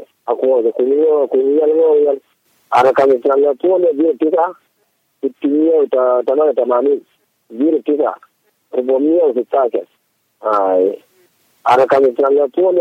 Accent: Khartoum, Sudan; أنا من الخرطوم

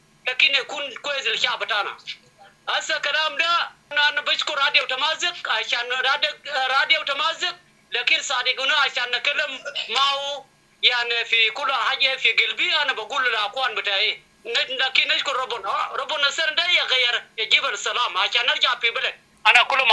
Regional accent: Sudan; now in Ethiopia; أنا سوداني لكن أنا جيت هنا في أثيوبيا.

